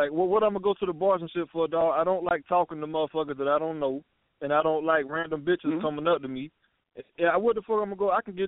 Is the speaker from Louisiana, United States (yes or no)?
no; Georgia, United States; I'm from Georgia. I'm 3 hours from Atlanta. I'm dirty South Georgia.